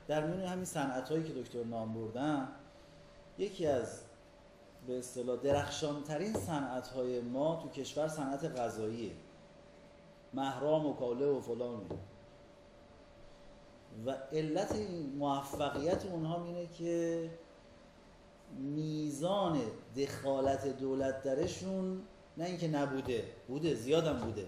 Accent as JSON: {"language": "Persian", "region": "Qazvin", "country": "Iran", "tie": "born or raised there", "moved": "as an adult", "lives_now": "Tehran, Iran", "said": "من از یه خانواده ثروتمند بودم، من متولد قزوینم، تحصیلاتم رو تا انتهای دبیرستان قزوین بودم"}